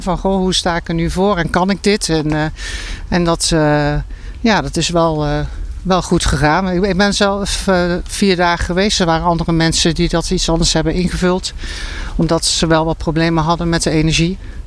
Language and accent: Dutch; Zaltbommel, Gelderland, Netherlands; Ja, ik kom natuurlijk wel uit Zaltbommel, dat is de omgeving in Rossum.